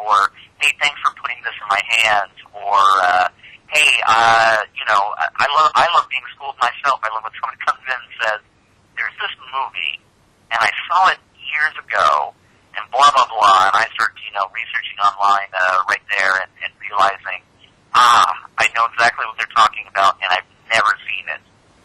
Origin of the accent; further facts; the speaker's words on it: Phoenix, Arizona, United States; moved away as an adult; also born or lived in Michigan, United States / Austin, United States; now in New York, United States; I was born in Michigan and then my parents moved out to Southwest, to the suburbs outside of Phoenix when I was about four, and that's really where I was planted until about 20 years old